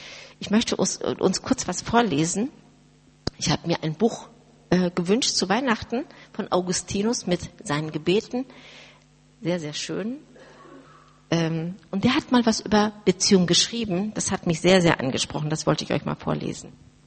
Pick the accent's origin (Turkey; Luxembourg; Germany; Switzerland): Turkey; Ich bin ja Türkin von Hause aus